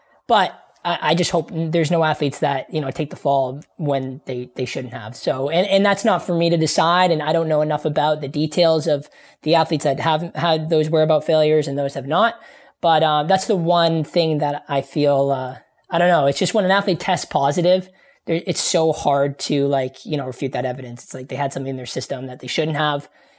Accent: Canada; with my experience as a Canadian athlete, I have to, you know, I have to do an educational platform every year

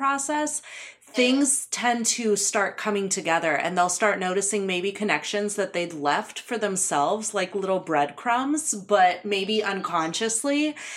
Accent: California, United States; I'm originally from California, so we're allowed to talk about serendipity with a straight face.

